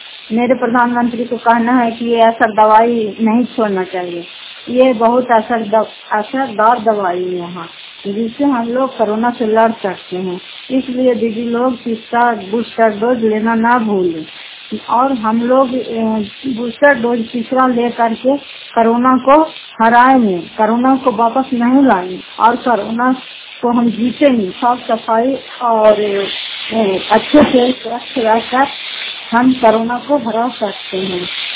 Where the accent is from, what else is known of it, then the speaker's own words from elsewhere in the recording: Fatehpur, Bihar, India; घर फतेहपुर पंचायत मकौसा जिला नालंदा करापट्टा ब्लॉक की निवासी हूँ।